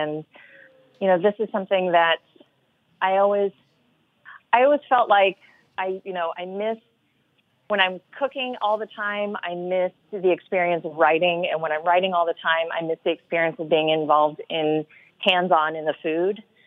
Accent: the South, United States; reflect the fact that I grew up in the South

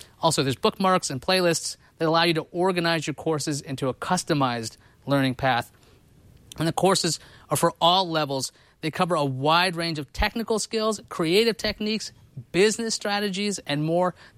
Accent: New York, United States; But MOOC, at least where I grew up in New York, it was an insult.

